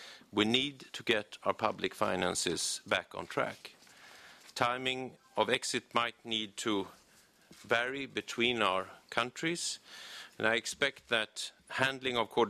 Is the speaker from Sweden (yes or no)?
yes; Sweden; On a personal note, I can say that that's more people than we have inhabitants in my home country, Sweden.